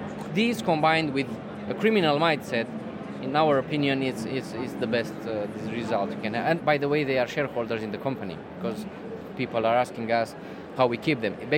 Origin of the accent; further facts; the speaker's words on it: Râmnicu Vâlcea, Vâlcea County, Romania; Romania is well known for cybercrime, but the good news is that we are from Romania and we get the information from the inside. I am from Râmnicu Vâlcea, which is well known as Hackerville.